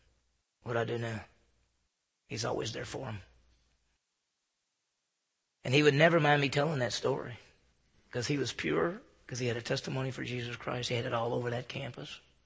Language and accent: English; Meridian, Mississippi, United States; I grew up just as a guy growing up in Meridian, Mississippi.